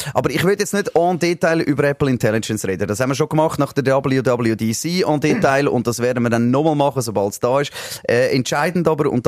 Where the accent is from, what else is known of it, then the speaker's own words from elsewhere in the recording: Switzerland; Aber es gibt ja bei uns in der Schweiz eine Chance, oder?